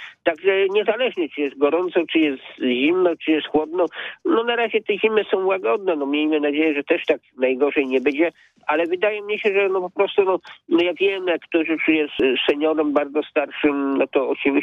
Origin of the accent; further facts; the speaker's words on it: Greater Poland Voivodeship, Poland; accent: Poznań dialect; No trzeba trochę pochodzić, trochę połazić, mówię po Poznańsku.